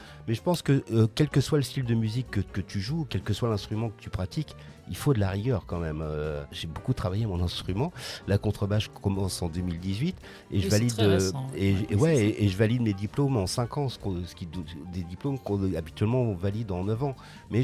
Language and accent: French; Le Havre, Normandy, France; Parce que je suis du Havre.